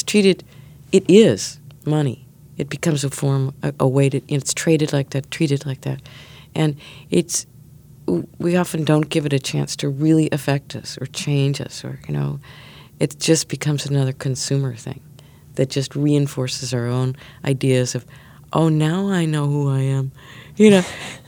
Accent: Chicago, Illinois, United States; now in New York, United States; I grew up near Chicago and then moved to New York.

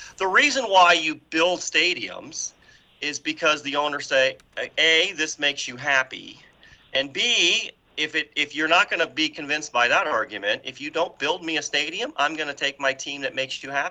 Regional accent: Detroit, Michigan, United States; I'm a Lions fan. I grew up in Detroit.

